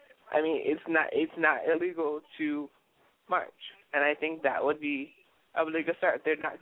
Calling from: Chicago, Illinois, United States

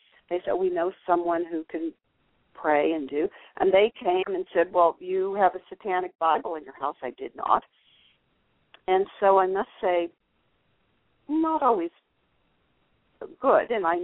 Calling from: Los Angeles, California, United States; Los Angeles.

